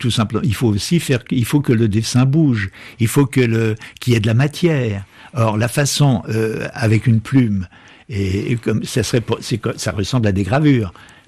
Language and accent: French; Le Havre, Normandy, France; born there; Moi je suis né au bord de la mer, je suis né au Havre, etc.